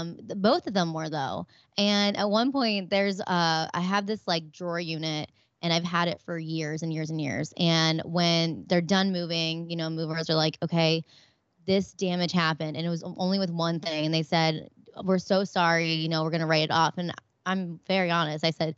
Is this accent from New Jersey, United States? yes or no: no; Maryland, United States; because obviously we're both from Maryland.